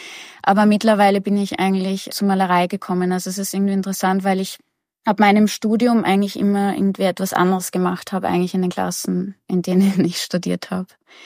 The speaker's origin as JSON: {"language": "German", "region": "Vienna", "country": "Austria", "said": "Ich komme aus Wien und bin 1994 geboren."}